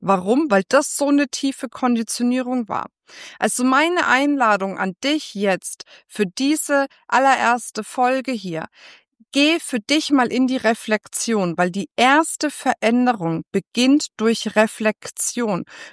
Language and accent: German; Bavaria, Germany; ich komme aus dem Frankenland, da sagt man nicht eine Sache aussuchen oder so, sondern da sagt man ein was aussuchen.